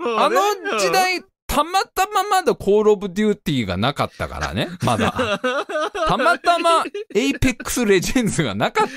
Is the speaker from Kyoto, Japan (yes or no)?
no; Tokorozawa, Saitama, Japan; 僕は埼玉県所沢市出身ですから、